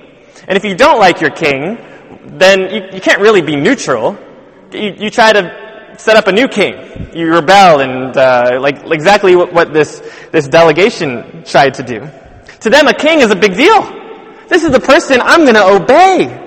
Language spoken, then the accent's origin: English; United States; So, a little secret, I'm American. Okay, I don't know if you could tell. Kings don't mean much to me in America. Okay, I didn't grow up with a king.